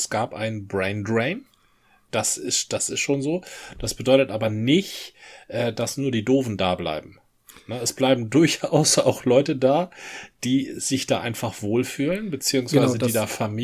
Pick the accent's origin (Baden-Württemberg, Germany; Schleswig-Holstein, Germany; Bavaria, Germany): Schleswig-Holstein, Germany; aufgewachsen bin ich in einem sehr, sehr dünn besiedelten, äußerst provinziellen Eckchen Deutschlands, in Dithmarschen. Ja. Damals gab es da gar nichts.